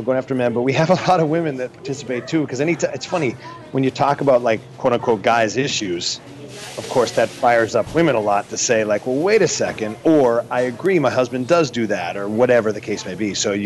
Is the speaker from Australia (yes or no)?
no; Boston, Massachusetts, United States; also born or lived in New York City; I was offered a job to do a radio show in Boston, which is my hometown. So I have moved from New York City, where I was for 13 years, and I am now back in my hometown of Boston